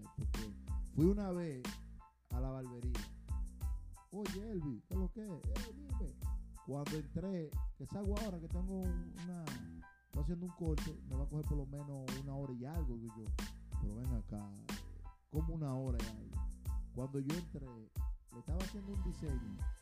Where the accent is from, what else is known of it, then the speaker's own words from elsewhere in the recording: Montellano, Puerto Plata, Dominican Republic; Y más en esa área allá, en mi tierra natal, Montellano.